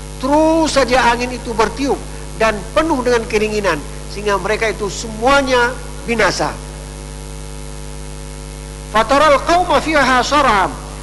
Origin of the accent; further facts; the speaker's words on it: Aceh, Indonesia; Kalau kita sekarang melihat, kita orang Aceh, orang Islam tidak kaya, orang yang tidak beragama Islam banyak yang kaya, banyak lebih kaya dari kita.